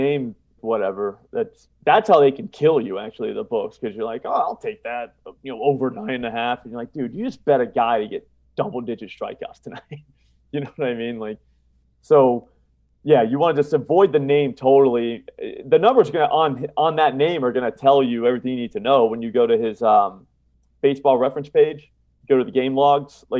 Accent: Florida, United States; moved away as an adult; I'm from Florida, and I've only been up here since 2008

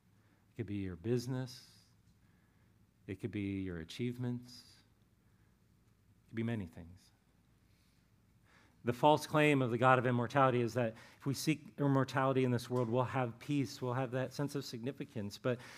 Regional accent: Ohio, United States; I grew up in Ohio. I am a lifelong Cleveland Browns fan

